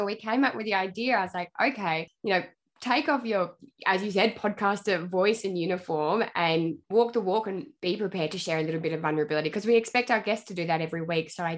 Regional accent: Tasmania, Australia; So I am from Tasmania, but my mum and dad were from like New South Wales and Queensland, but they moved there and started a farm.

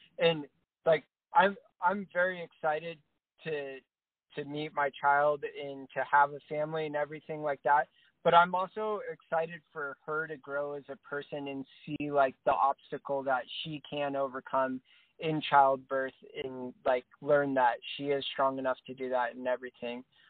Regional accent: Oregon, United States; also born or lived in Tennessee; I'm originally from Southern Oregon.

